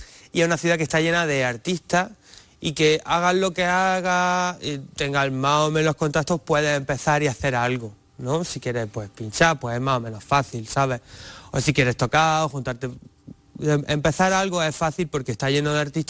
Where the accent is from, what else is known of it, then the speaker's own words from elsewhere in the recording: Granada, Andalusia, Spain; esa morriña de estar en mi país y dije, pues oye, pues voy a volverme